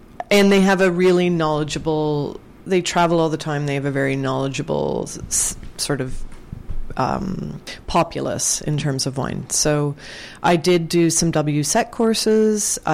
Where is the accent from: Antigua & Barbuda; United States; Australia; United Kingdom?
United Kingdom; England; born there; I was born in England.